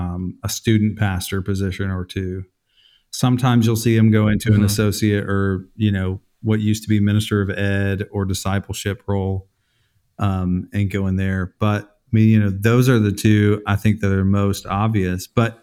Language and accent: English; United States; I mean, as an American, I know some key, you know, points in America's history.